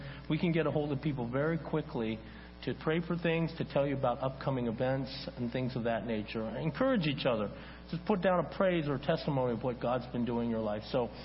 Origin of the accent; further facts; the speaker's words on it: California, United States; now in Phoenix, United States; I'm not a 49er fan, even though I'm from the San Francisco Bay Area. But as a resident of the Valley of the Sun for almost two dozen years, I'm now a Cardinal fan, okay?